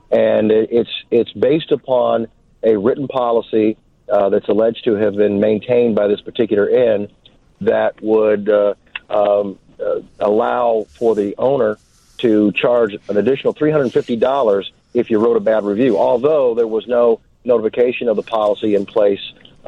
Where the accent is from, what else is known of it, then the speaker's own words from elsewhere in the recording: Elkhart, Indiana, United States; I'm originally from Elkhart, Indiana, just about 90 miles down the 8090 from you.